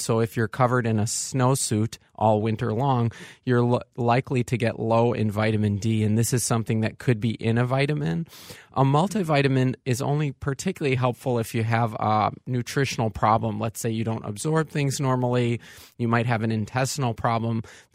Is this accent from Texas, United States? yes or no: no; St. Paul, Minnesota, United States; also born or lived in California; Okay, so I'm a St. Paul native. I went to St. Paul Central High School. I went to college at Northwestern in Evanston and medical school in California. And then, like all good Minnesota boys, I returned to the homeland.